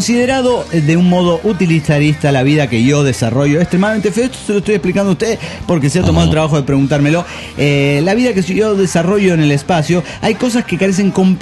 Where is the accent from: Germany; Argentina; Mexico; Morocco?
Germany; now in Florianópolis, Brazil; Soy el alemán de Florianópolis, Brasil.